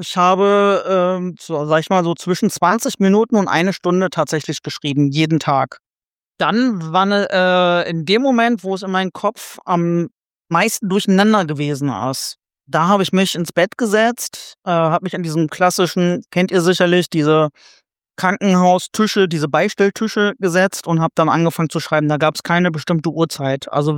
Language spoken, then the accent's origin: German; Garbsen, Lower Saxony, Germany; Ich komme aus Garbsen bei Hannover